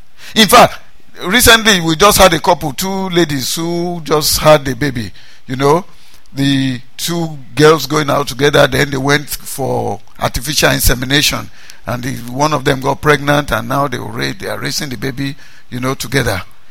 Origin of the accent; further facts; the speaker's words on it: Jebba, Kwara, Nigeria; when I grew up in Jeba, there was a visiting doctor that used to come